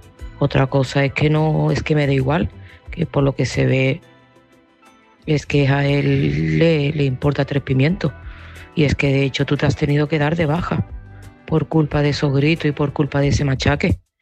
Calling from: Seville, Andalusia, Spain; de Sevilla

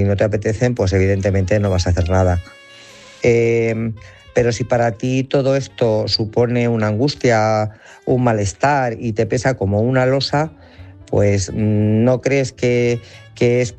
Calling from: Guadalajara, Castilla-La Mancha, Spain; de Guadalajara.

